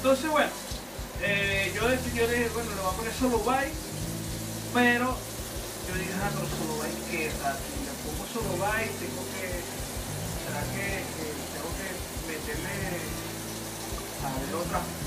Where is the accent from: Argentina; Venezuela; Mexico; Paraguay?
Venezuela; moved away as an adult; now in Chile; yo tengo 3 años viviendo aquí en Chile. Yo, como todo venezolano migrante, bueno, llegué acá a este hermoso país que nos abrió las puertas, y me vine con mi esposa.